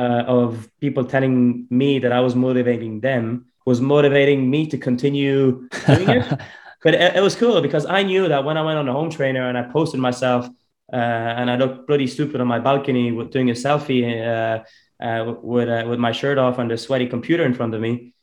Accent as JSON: {"language": "English", "country": "Ireland", "said": "I always try to talk as an Irishman and bring high the colors and, you know, the country up."}